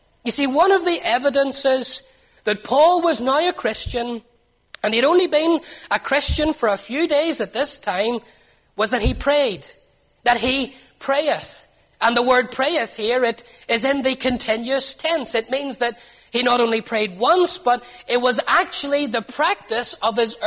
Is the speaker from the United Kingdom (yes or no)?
yes; Newtownards, Northern Ireland, United Kingdom; They were actually from my hometown in Newton Ards.